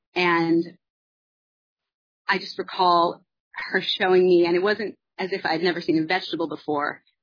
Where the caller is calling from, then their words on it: Los Angeles, California, United States; I am Zooming from Los Angeles, where I've been working since 9 a.m. this morning.